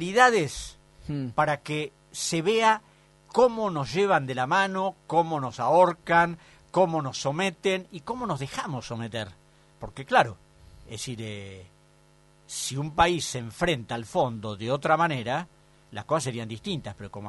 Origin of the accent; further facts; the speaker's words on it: Argentina; yo como buen cholulo argentino